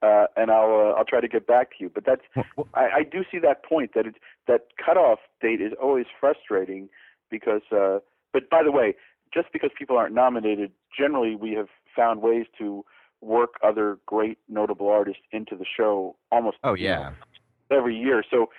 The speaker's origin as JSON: {"language": "English", "region": "New Jersey", "country": "United States", "said": "I'm from New Jersey, so I'm happy to see"}